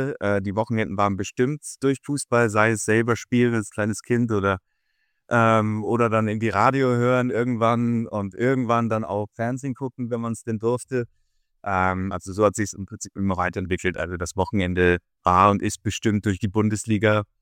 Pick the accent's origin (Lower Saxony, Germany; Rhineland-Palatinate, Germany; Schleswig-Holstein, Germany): Schleswig-Holstein, Germany; also born or lived in Hamburg; Ich bin gebürtig aus Hamburg. Dementsprechend war das dann relativ naheliegend. Und aufgewachsen so am Stadtrand von Hamburg, schon in Schleswig-Holstein.